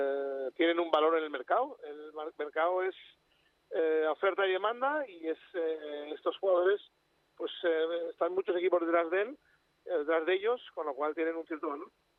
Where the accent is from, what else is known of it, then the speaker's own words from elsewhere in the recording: Spain; also born or lived in Germany; Soy español 100%, pero indudablemente está muchos años en Alemania.